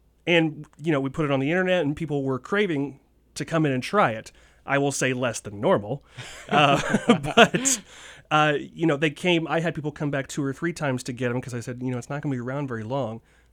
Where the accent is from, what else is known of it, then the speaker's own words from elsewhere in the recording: Jacksonville, Illinois, United States; Jacksonville is my hometown, born and raised.